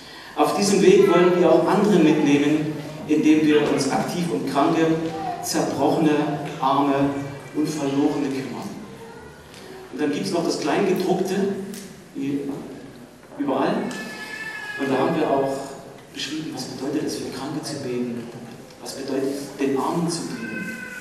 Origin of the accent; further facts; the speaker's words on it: Chemnitz, Saxony, Germany; ein Traum ist es, für uns als Chemnitzer